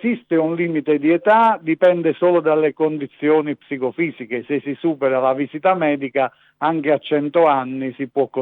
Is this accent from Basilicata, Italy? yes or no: yes; Basilicata, Italy; io sono della Basilicata